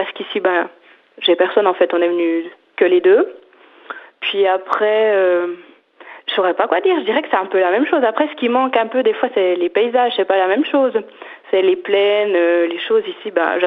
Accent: Jura, Switzerland; now in Valais, Switzerland; J'aurais plus tendance à dire « je viens du Jura, mais j'habite le Valais ».

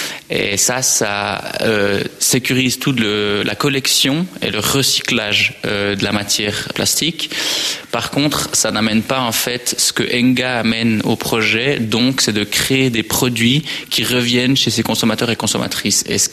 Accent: Jura, Switzerland; L'arc jurassien est, pour des raisons privées, en fait, on vient du Jura à la base, quelque chose qui nous tient à cœur.

